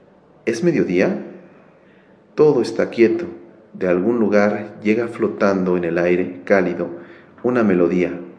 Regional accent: Mexico City, Mexico; de la Ciudad de México.

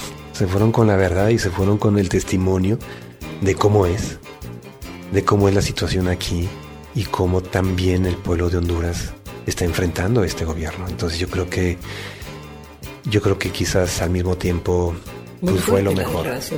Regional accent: Mexico; me lo dice en México, en mi país y en otros países

